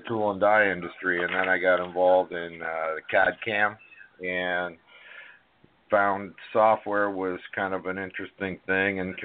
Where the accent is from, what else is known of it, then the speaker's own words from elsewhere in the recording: Canada; now in United States; I left Canada. I'm originally from Canada, so I left Canada and came down here to the U.S.